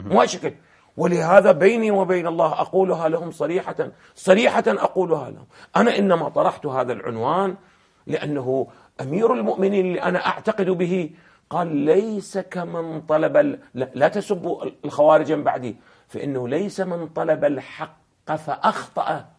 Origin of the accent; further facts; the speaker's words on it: Iraq; أنت ابن العراق وأنا ابن العراق ونعرف ماذا يجري في العراق